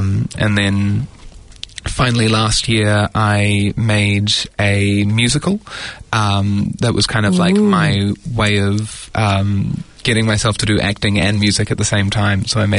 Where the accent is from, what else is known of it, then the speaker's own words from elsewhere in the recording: Christchurch, Canterbury, New Zealand; moved away as an adult; I grew up in Christchurch and moved up here in 2019 to study acting at Unitec